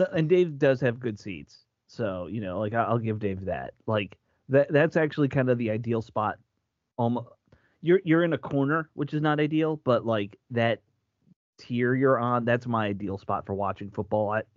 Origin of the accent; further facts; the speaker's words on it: Virginia, United States; Oh, no, I grew up in Virginia. I hate it with a fiery passion.